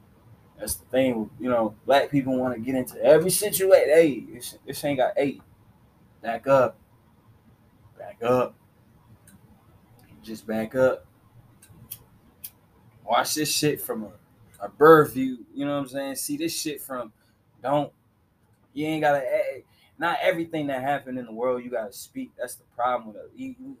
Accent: Des Moines, Iowa, United States; Like, I'm from Des Moines, Iowa. I ain't from the hood. But my hood is my hood. I'm not from the suburbs. I'm not from none of that.

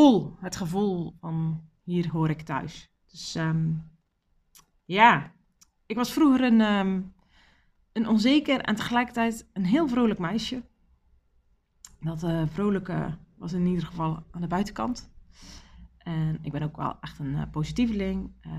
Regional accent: Zeeland, Netherlands; ik ben 38 jaar en geboren en getogen in Zeeuws-Vlaanderen. Dat hoor je waarschijnlijk ook aan mijn manier van praten. Ik gooi er wel eens een beetje dialect tussendoor

